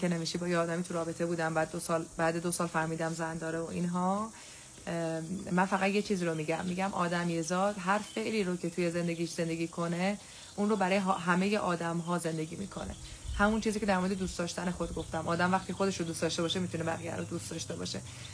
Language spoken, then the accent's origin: Persian; Qazvin, Iran; من قزوینی هستم.